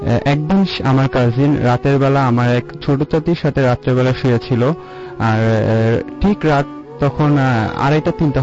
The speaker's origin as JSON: {"language": "Bangla", "town": "Mirpur", "region": "Dhaka Division", "country": "Bangladesh", "said": "মিরপুর থেকে এসেছি।"}